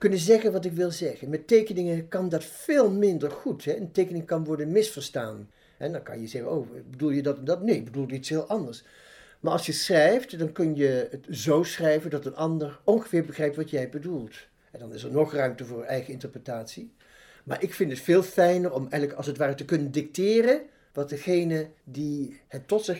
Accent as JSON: {"language": "Dutch", "region": "North Brabant", "country": "Netherlands", "accent": "soft G", "said": "En toch ben ik nog steeds wel een Brabander."}